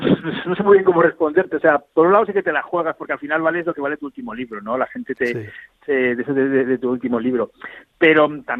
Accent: Zaragoza, Aragon, Spain; somos de Zaragoza y de la misma quinta

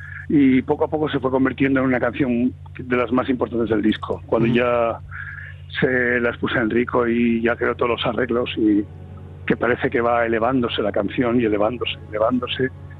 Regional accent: Bilbao, Basque Country, Spain; es que encima soy de Bilbao

